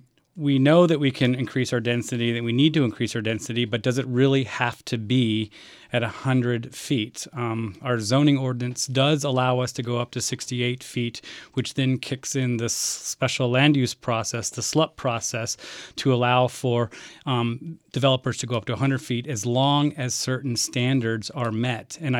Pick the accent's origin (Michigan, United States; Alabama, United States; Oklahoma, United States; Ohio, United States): Ohio, United States; born there; My grandfather was the mayor of the town I was born in Ohio for 43 years.